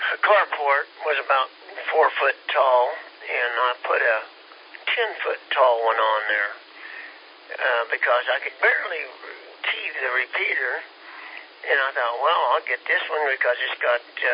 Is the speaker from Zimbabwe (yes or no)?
no; Kansas, United States; I'm a little slow. I'm from Kansas, you know.